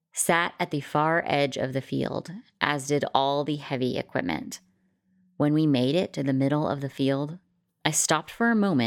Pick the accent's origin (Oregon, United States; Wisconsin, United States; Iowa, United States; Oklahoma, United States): Oregon, United States; Not pretty, but growing up in Oregon, you kind of get used to them.